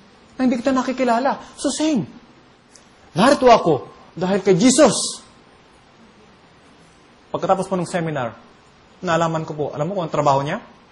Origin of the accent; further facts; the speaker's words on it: Bicol Region, Philippines; yung pong kaunahang na bayan ng Bicol, yung pong bayan namin.